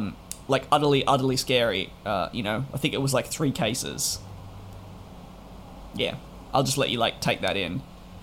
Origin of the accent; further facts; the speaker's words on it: Melbourne, Victoria, Australia; Now, for people that are curious, I'm from Melbourne, but I'm flying into Adelaide because I got rescheduled.